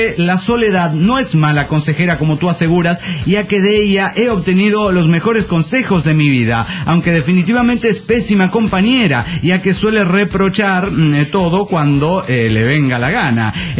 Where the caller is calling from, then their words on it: Coacalco, State of Mexico, Mexico; Hola, ¿cómo están, amigos? … de Coacalco, Edomex.